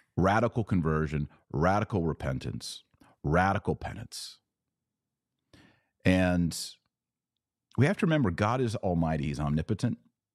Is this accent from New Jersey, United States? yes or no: no; Texas, United States; I think, Michael, what I experience as an American, as a Texan, as a father, as a Catholic